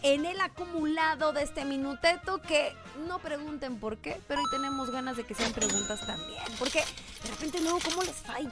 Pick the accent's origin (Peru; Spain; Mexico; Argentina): Mexico; Monterrey, Nuevo León; ¿Vas a mi tierra? Salúdame a todos por allá cuando llegues